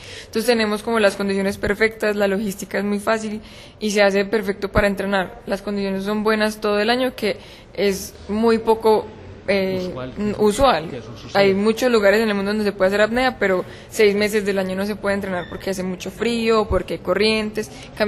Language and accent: Spanish; Pereira, Risaralda, Colombia; also born or lived in Medellín; pereirana nacida y crecida aquí, adoptada por Medellín, que también la siento como mía, entonces estoy como entre las dos ciudades